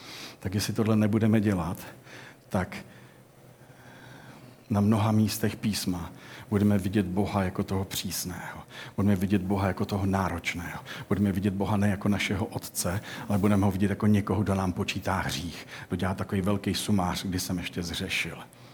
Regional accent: Děčín, Ústí nad Labem Region, Czechia; já jsem z Děčína původem a ve Hřensku teďko hoří ten les, ten nádherný les, kde jsem lítal

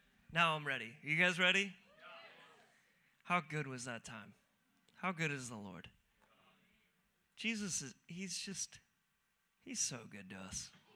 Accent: San Clemente, California, United States; I'm from California, so Southern California specifically, a little city. Some of you guys have been there. It's called San Clemente.

